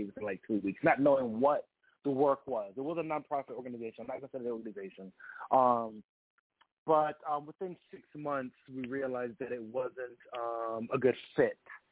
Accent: Brooklyn, New York, United States; now in Washington, United States; So I am a child of immigrant parents, from Jamaica immigrant parents, born in Brooklyn, New York, Flatbush, Brooklyn. Grew up in Brooklyn and all that good stuff. And relocated to D.C.

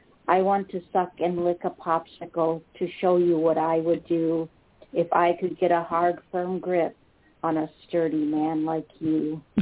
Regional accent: Wisconsin, United States; accent: Wisconsin; Yeah, well, I want you to hear me say that in my Wisconsin accent. It just doesn't work.

